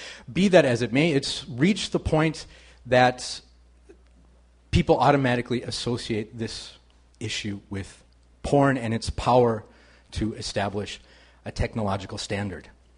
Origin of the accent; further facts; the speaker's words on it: Midwest, United States; Growing up in the Midwest, you don't really see your mother walking around naked in the house very often.